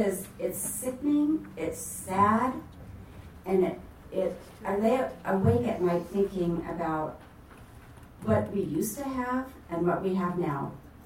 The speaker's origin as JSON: {"language": "English", "town": "Montague", "country": "United States", "said": "I'm from Montague"}